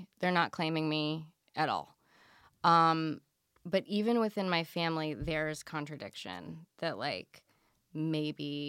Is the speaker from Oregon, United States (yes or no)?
no; Indianapolis, Indiana, United States; Indianapolis.